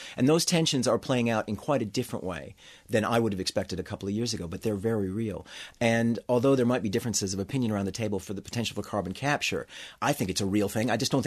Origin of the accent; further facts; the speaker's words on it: Great Plains, United States; I grew up in the Great Plains, I know about what we used to call pork barrel politics.